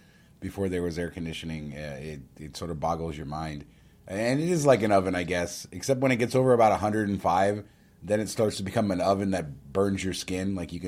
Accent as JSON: {"language": "English", "town": "Las Vegas", "region": "Nevada", "country": "United States", "tie": "born or raised there", "said": "Speaking of the heat, Joe, this is travel related because I grew up in Las Vegas."}